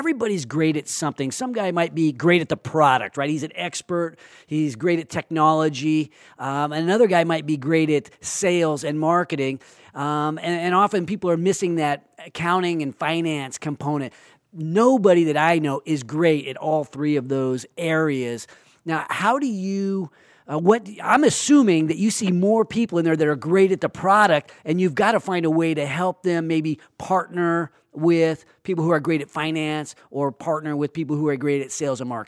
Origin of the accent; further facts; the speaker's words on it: Sacramento, California, United States; And thinking about that and what that does, this is my hometown.